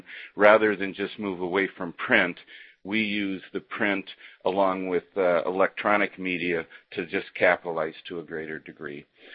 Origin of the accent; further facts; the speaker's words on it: Chicago, Illinois, United States; since I'm from the Chicago market, definitely enjoy having Scottie Pippen on an ad.